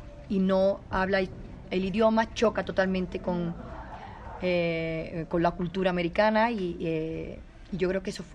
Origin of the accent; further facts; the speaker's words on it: Seville, Andalusia, Spain; moved away as an adult; also born or lived in United States; now in Madrid, Spain; Pero llevo muchos años ya, me fui con 20 años. He vivido 14 años en Estados Unidos.